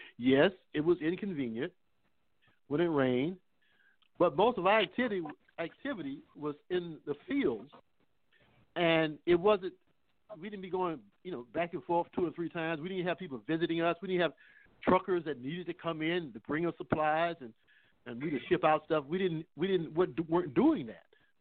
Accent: Winston-Salem, North Carolina, United States; I know Winston-Salem, North Carolina, my hometown, it was built up based on the tobacco industry, in particular R.J. Reynolds.

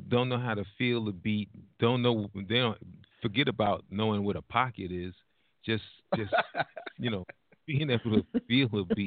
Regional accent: New York, United States; Oh, I'm from. Yeah. I'm in New York. I'm a New Yorker. I'm from New York. Born and raised New Yorker.

